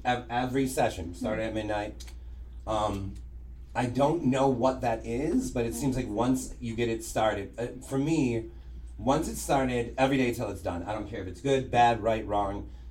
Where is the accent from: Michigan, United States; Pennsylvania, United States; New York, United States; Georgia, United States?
Michigan, United States; Detroit; I'm from Detroit, and in the 80s, the Pistons were amazing